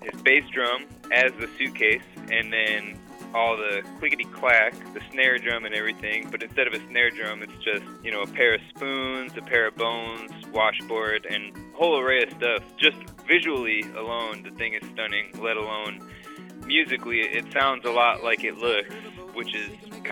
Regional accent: Bellingham, Washington, United States; We're from Bellingham, Washington, and we first met 14 years ago or so through music

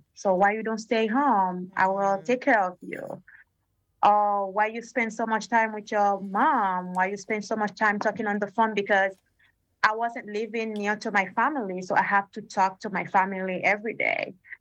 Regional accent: Haiti; I'm originally from Haiti, and in 2020 I went over there.

